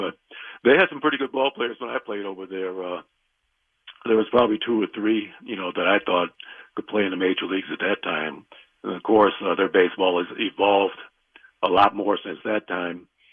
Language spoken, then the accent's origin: English; Compton, California, United States; friends that I grew up with in Compton.